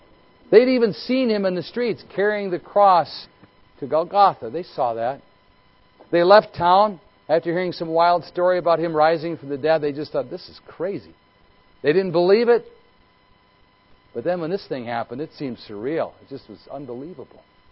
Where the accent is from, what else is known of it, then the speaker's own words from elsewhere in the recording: Midwest, United States; But then again, we are Midwestern American Gentiles. We've been taught this stuff all of our lives.